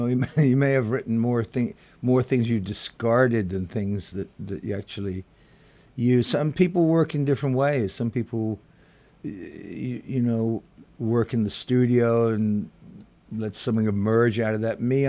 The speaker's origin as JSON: {"language": "English", "town": "Worcester", "region": "West Midlands", "country": "United Kingdom", "said": "I'm from the heartland of England. I'm from Worcester."}